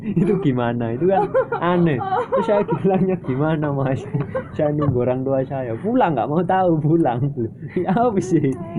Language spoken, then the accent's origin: Indonesian; Surabaya, East Java, Indonesia; Aku punya teman-teman yang dari daerah yang aku dari Surabaya juga bingung komunikasinya gimana.